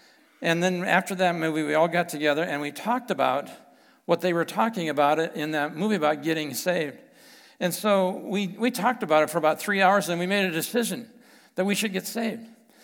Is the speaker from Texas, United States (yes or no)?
no; Rapid City, South Dakota, United States; And so I grew up out in Rapid City, South Dakota